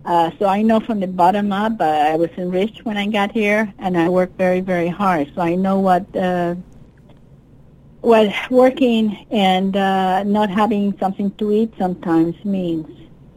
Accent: Cuba; born there; English is a second language; my passport said Cuba. I was born in Cuba

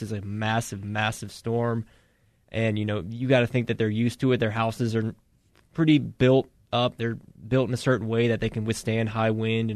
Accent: Alabama, United States; I grew up in Alabama, and so, like, tornadoes are, like, totally a thing that we've dealt with all the time.

